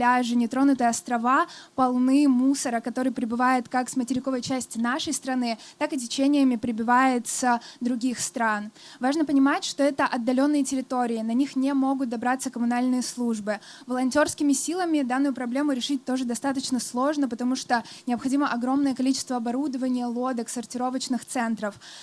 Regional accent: Vladivostok, Primorsky Krai, Russia; Я родилась и выросла во Владивостоке на берегу Японского моря

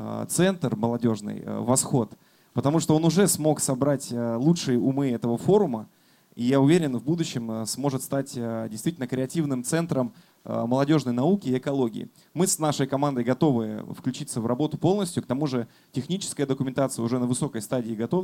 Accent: Kursk, Kursk Oblast, Russia; Я сам из Курска.

